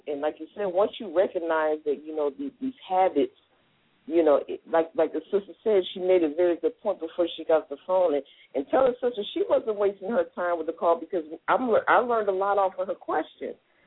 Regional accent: Cleveland, Ohio, United States; also born or lived in Georgia / Virgin Islands; because I'm originally from Cleveland, no matter if I moved from Cleveland to Georgia, from Georgia

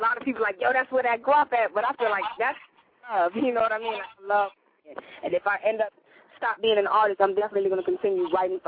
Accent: Miami, Florida, United States; also born or lived in Bronx; I mean, I was in Miami, like, since I was 9, so it's really nothing. I mean, first coming down, it was different, you know what I mean, coming from the Bronx.

